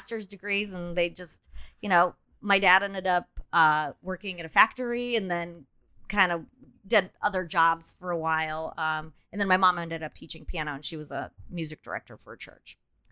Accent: Azerbaijan; So we're Armenian and we lived in Azerbaijan. And after the Soviet Union broke up

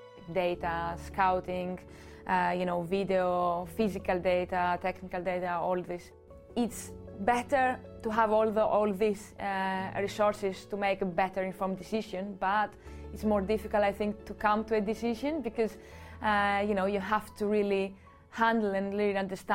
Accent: Greece; I am from Greece originally.

